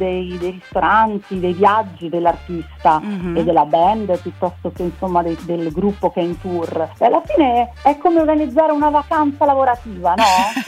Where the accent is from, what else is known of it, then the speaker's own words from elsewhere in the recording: Bologna, Emilia-Romagna, Italy; now in Milan, Italy; Io sono di Bologna, vivo a Milano